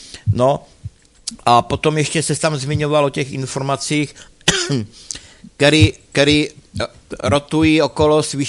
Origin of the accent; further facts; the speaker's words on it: Olomouc Region, Czechia; born there; jedno moje místo z dětství, je to na Hané u Prostějova u Plumlovské přehrady, což je velmi krásné energetické místo, moje rodiště